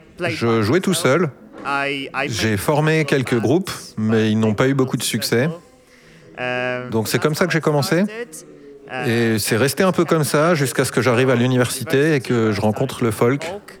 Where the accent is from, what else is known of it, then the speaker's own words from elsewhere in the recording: Świętokrzyskie Voivodeship, Poland; Je viens de Pologne, de la très jolie région des Monts Sainte-Croix. Ce sont les plus vieilles montagnes d'Europe. Et c'est un très joli endroit d'où venir, je pense.